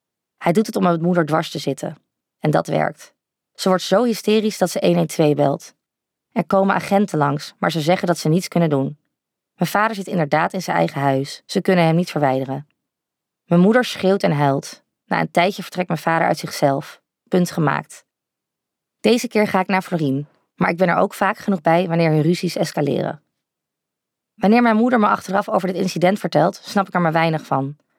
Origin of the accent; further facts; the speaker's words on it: Laren, North Holland, Netherlands; Ik groeide op in Laren met mijn ouders en mijn oudere zus Lisa.